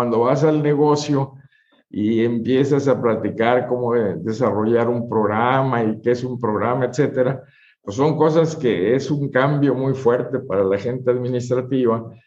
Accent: Guayaquil, Guayas, Ecuador; also born or lived in Monterrey; Yo soy nativo de Guayaquil, Ecuador.

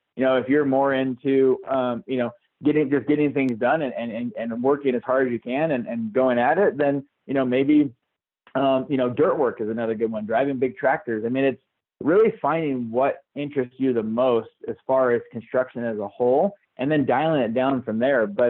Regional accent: California, United States; both of us being from the West Coast, Josh being a born and raised Nevadan, I'm from Southern California.

